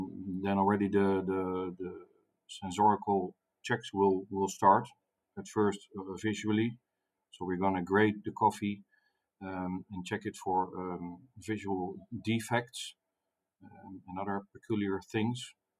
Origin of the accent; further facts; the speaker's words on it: Netherlands; I'm from the Netherlands. I'm aged 47.